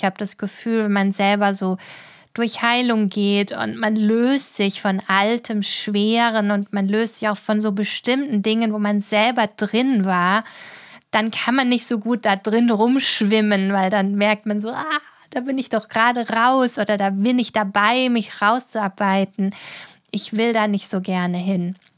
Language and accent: German; Baden-Württemberg, Germany; Ich bin früher auch super gern schwimmen gegangen, wo ich herkomme, aus der Ortenau, aus Baden-Württemberg.